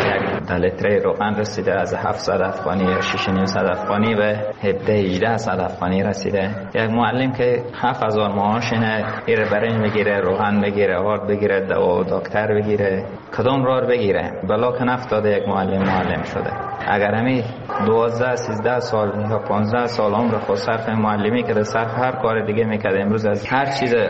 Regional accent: Herat, Afghanistan; از هرات هستم،

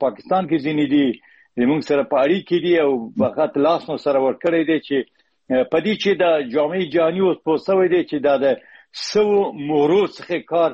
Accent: Herat, Afghanistan; born there; په هرات کې پیدا شوی یم.

